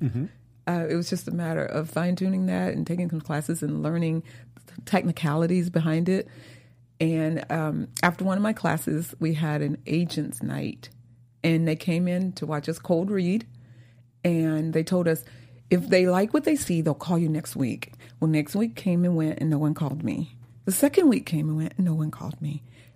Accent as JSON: {"language": "English", "region": "Mississippi", "country": "United States", "tie": "born or raised there", "lives_now": "California, United States", "said": "I still lived in Mississippi, but I lived in Biloxi. So it was like a 2.5-3 hour drive from my hometown."}